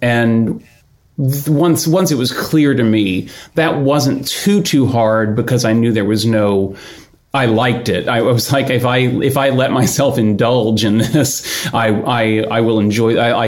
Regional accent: Houston, Texas, United States; moved away as an adult; I grew up in Houston.

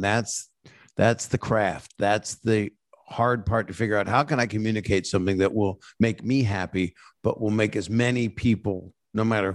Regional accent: Norfolk, Virginia, United States; also born or lived in Philadelphia; Philadelphia, born, and then Norfolk, Virginia.

